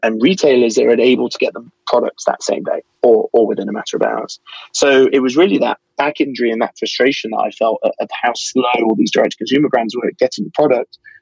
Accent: United Kingdom; And I'm British.

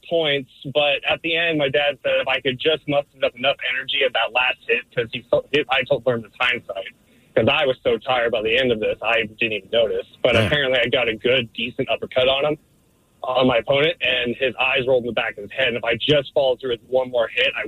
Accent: Montana, United States; when I was a senior in high school in my hometown, small town, middle of nowhere, Montana, just south of Flathead Lake, about 40 minutes.

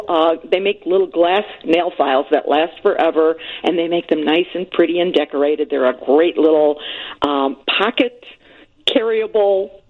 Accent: United States; No, as an American. They think we are very loud.

